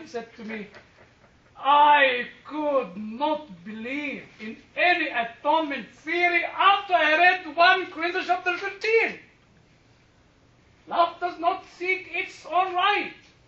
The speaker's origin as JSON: {"language": "English", "country": "Egypt", "said": "Despite being a British, I've always been called the Egyptian tutor, you know."}